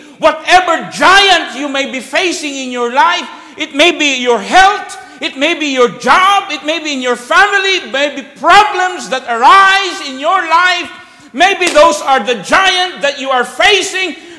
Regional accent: Philippines; English is a second language; I don't know what the food that they're going to have, even though it's in Asia, I don't know. We are from the Philippines. Totally different.

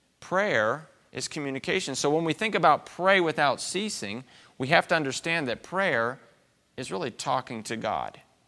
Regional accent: Guadalajara, Jalisco, Mexico; when I was growing up in Mexico in the city of Guadalajara, we went to a school that was in English, and it was a bilingual school, English and Spanish.

